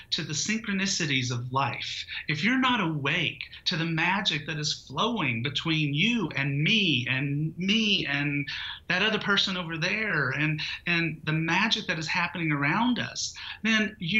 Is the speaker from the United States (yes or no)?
yes; Knoxville, Tennessee, United States; growing up in Knoxville, Tennessee, you know, there were not a lot of spiritual teachers just hanging around